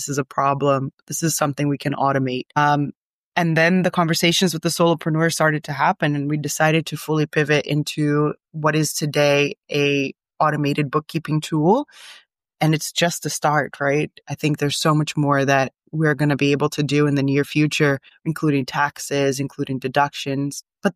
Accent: Brazil; English is a second language; now in United States; I'm an immigrant in America. I came from Brazil.

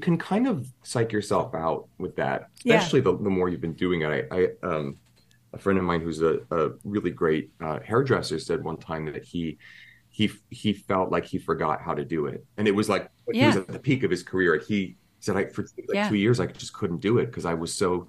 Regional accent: Pennsylvania, United States; there's this kind of innocence in a way of my upbringing of growing up in Pennsylvania and stuff

